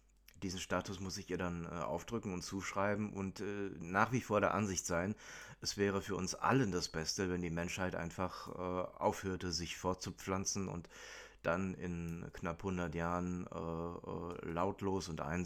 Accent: Germany; Ich als Deutscher habe die Wahl ja gar nicht. Für mich wurde das bereits entschieden, aufgrund der Taten meiner Großeltern.

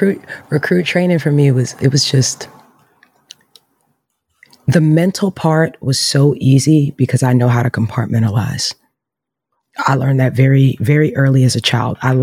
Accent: Queens, New York, United States; I grew up in Southside Jamaica, Queens, on a block with 17 boys.

